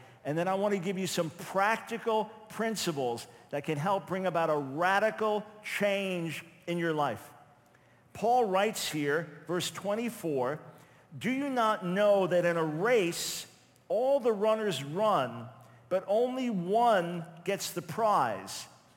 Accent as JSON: {"language": "English", "region": "New York", "country": "United States", "said": "And as a New Yorker, I knew good pizza."}